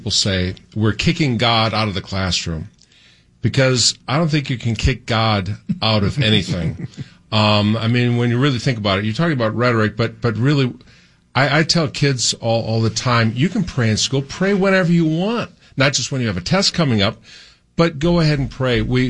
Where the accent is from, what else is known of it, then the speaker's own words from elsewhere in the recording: Green Bay, Wisconsin, United States; I mean, I grew up in Green Bay, Wisconsin. I'm of Northern European descent.